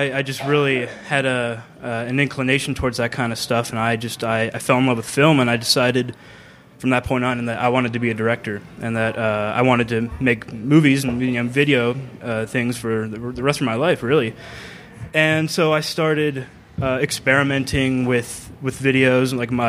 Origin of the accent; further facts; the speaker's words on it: Scottsdale, Arizona, United States; I'm from Scottsdale, Arizona.